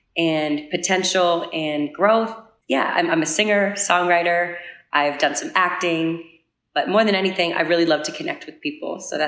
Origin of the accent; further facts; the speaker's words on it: New England, United States; I am from New England.